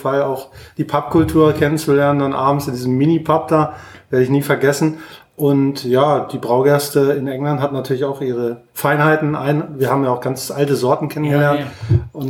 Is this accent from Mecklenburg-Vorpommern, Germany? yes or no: no; Lower Saxony, Germany; Meine Heimat, ungefähr so ja, anderthalb Stunden südlich im Landkreis Gifhorn zwischen Uelzen und Braunschweig.